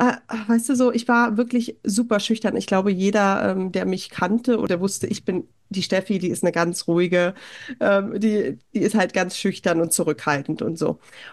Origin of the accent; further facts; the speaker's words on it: East Germany, Germany; einer Kleinstadt aufgewachsen in Ostdeutschland. Wir sind nie oft gereist.